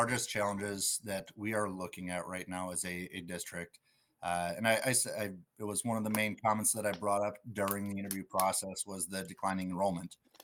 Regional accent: Brookfield, Wisconsin, United States; Born and raised in Brookfield.

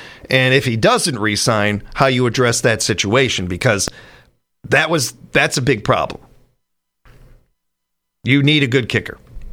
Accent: United States; I'm as American as anybody else.

